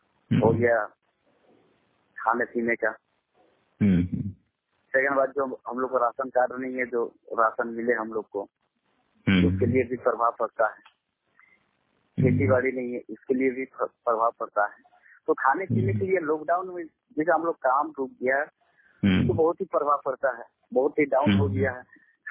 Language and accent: Hindi; Jharkhand, India; मेरा पता जिला बोकारो पड़ता है, वो थाना जरेडी फिलेज मेरा गांव है, मेरा तेरह टोला पाथुरिया और पंचायत मेरा पड़ता है जगछंडा, जो पोस्ट है पाथुरिया।